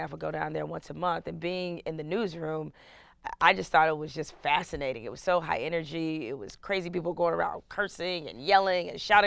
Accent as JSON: {"language": "English", "town": "Detroit", "region": "Michigan", "country": "United States", "tie": "born or raised there", "said": "I grew up in Detroit. Detroit during the late 80s, early 90s, everybody was a Michigan fan"}